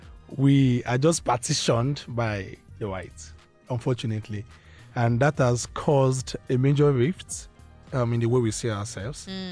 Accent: Badagry, Lagos, Nigeria; Yes, I'm from Badagry. I'm a typical Ogu. People call it Egun. I'm a typical Egun boy.

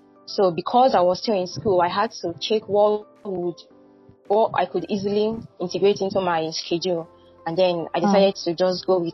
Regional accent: Enugu, Enugu State, Nigeria; And I'm a first daughter, born into a Christian home. And I grew up in Enugu.

